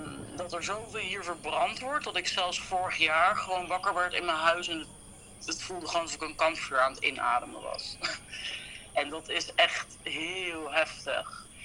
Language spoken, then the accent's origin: Dutch; Netherlands; Maar ik merk wel, heel grappig als Nederlander, weet je. Want je hebt het dan hier over bijvoorbeeld een regenseizoen. Ja, dan komen we uit Nederland